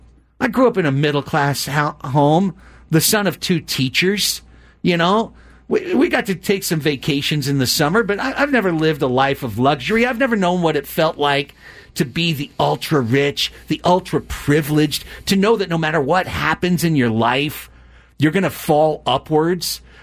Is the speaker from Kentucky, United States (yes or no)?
no; Long Beach, California, United States; now in San Diego, United States; I grew up in Long Beach. I've shed most of my childhood ties.